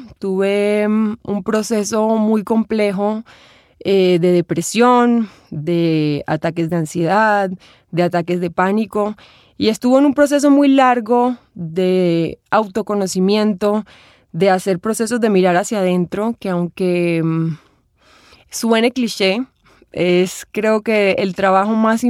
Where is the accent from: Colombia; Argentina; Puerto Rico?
Colombia; Santa Marta, Magdalena; also born or lived in Bogotá; con mi tierra, con mi esencia, con ese lugar que me vio crecer, que es Santa Marta. Ahí tuve la oportunidad de vivir mis primeros 16 años de vida, aunque nací en Bogotá, crecí desde los 6 meses en Santa Marta.